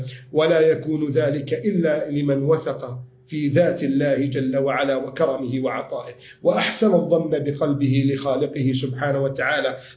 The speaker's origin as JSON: {"language": "Arabic", "country": "Egypt", "said": "احفظ بلدنا مصر من كيد الكائدين"}